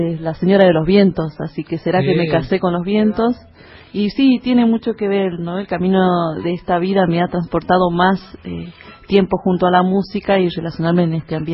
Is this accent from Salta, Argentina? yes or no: yes; Salta, Argentina; now in Tilcara, Argentina; para muchos soy salteña, porque con corazón jujeño, no, para mí lo mismo.